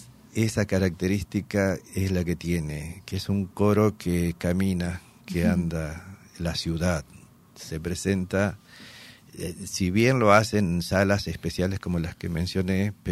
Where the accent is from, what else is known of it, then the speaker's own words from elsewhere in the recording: Entre Ríos, Argentina; Soy entrerriano, de Linares Cardoso.